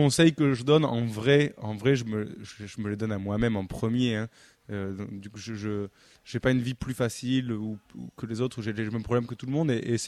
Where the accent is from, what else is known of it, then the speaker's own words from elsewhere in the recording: Toulouse, Occitanie, France; J'étais assez turbulent quand j'étais jeune à Toulouse.